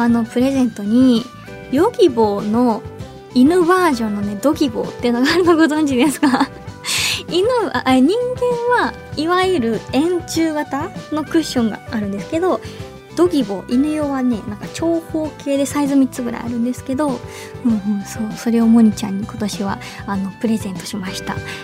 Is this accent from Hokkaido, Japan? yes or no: no; Hiroshima, Japan; 地元広島県なんですけど、